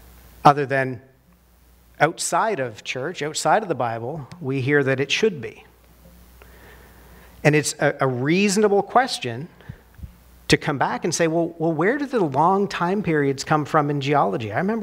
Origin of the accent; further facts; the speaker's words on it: Nova Scotia, Canada; Even me growing up in Nova Scotia, I heard about it, right?